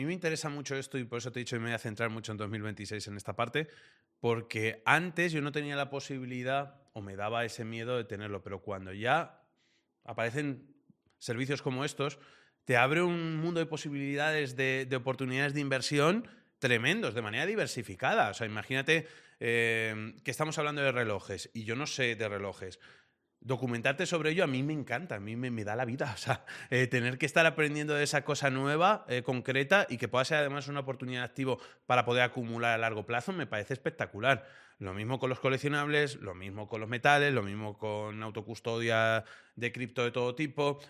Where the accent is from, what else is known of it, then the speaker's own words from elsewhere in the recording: Castilla-La Mancha, Spain; Que yo vengo de zona de vino, que yo vengo de Castilla-La Mancha, de la zona también de Tomelloso, de Valdepeñas, y allí hay... están las cooperativas más grandes del mundo.